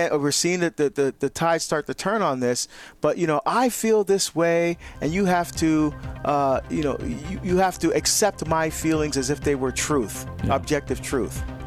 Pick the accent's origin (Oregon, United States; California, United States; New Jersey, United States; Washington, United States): New Jersey, United States; What are we from New Jersey? I'm from Jersey.